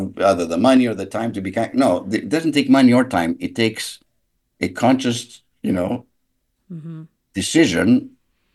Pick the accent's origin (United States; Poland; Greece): Greece; Galaxidi, Central Greece; My happy place is my hometown in Greece called Galaxidi